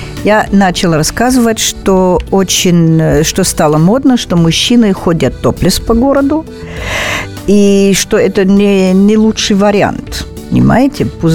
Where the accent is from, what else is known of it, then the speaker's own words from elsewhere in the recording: Germany; Russian is a second language; что я из Германии